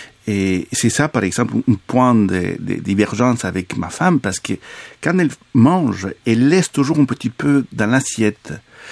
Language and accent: French; Bolivia; French is a second language; moved away; la culture latino-américaine d'où je viens, surtout de la Bolivie